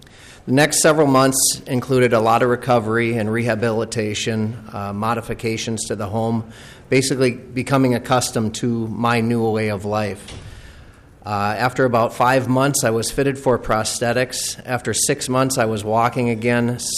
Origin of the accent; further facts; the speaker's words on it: Shakopee, Minnesota, United States; I'm from Shakopee, Minnesota, where I reside with my wife and three kids.